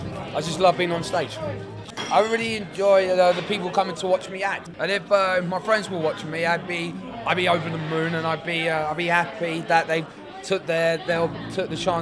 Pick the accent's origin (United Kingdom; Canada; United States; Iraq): United Kingdom; Brighton, South East England; I'm 26. I come from Brighton. I live on my own.